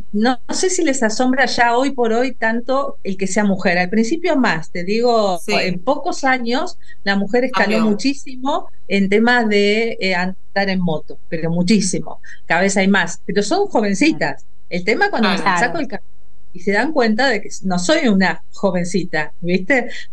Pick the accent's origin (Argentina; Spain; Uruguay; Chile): Argentina; Buenos Aires; now in Bariloche, Argentina; yo vivía en Buenos Aires, nací en Buenos Aires